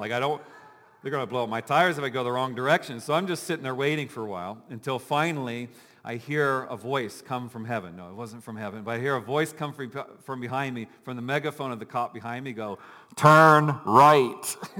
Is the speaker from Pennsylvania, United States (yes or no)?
no; Dayton, Ohio, United States; I'm from Dayton, Ohio, grew up in Dayton, Ohio, and we go back to Ohio a couple times a year to visit my family